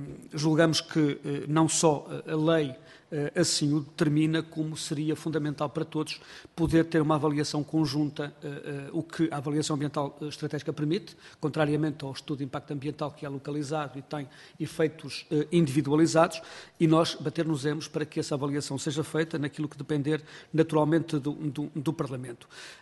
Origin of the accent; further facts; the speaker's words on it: Vila Real, Portugal; Eu venho de Vila Real